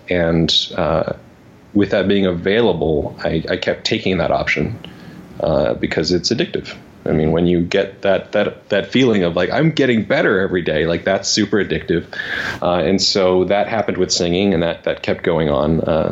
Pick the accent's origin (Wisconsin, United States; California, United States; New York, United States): California, United States; Los Angeles; So I grew up in Los Angeles.